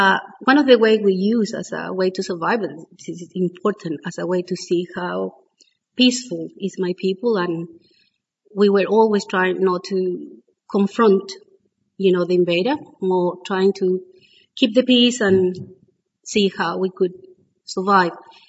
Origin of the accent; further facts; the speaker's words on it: Chiloé, Los Lagos, Chile; English is a second language; I'm from Chiloé, that is a small island at the end of Chile.